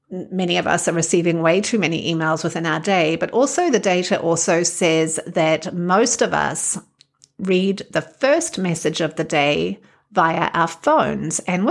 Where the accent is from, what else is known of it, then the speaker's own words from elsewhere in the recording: New Zealand; now in Wisconsin, United States; I'm a New Zealander, a communications coach, and a narrative coach based in the fine state of Wisconsin.